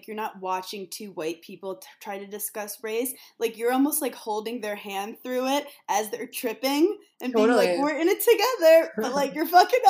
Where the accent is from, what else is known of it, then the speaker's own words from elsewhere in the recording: Brooklyn, New York, United States; And I consider myself like from a very diverse community. I grew up in Brooklyn.